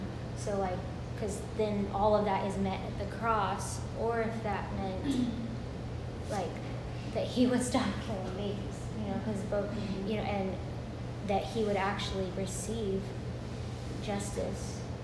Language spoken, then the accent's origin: English; Wichita, Kansas, United States; so I grew up right around George Tiller's clinic.